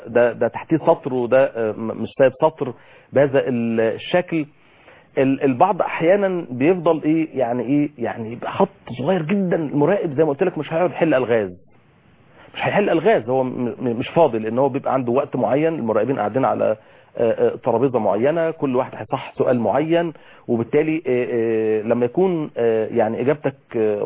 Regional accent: Egypt; ودي مشكله يعني من ضمن النكات اللي بتتقال عندنا في مصر

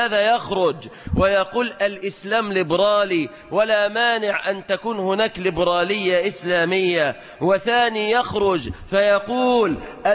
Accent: Egypt; في بلادنا مصر الإسلامية،

